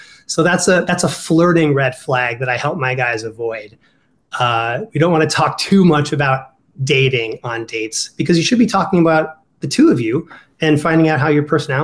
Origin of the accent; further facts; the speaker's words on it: Ohio, United States; accent: Ohio; It's my Ohio accent's coming out.